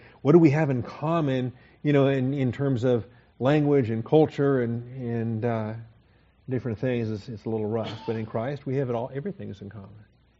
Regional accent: Washington, United States; I was from the West Coast. He was from the East Coast, Washington State and North Carolina.

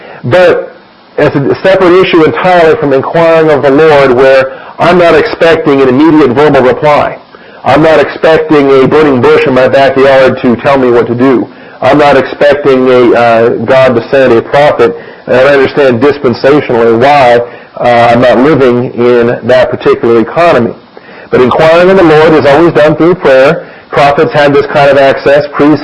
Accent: Washington, United States; I'm from Washington State. But we're all Americans, as it were.

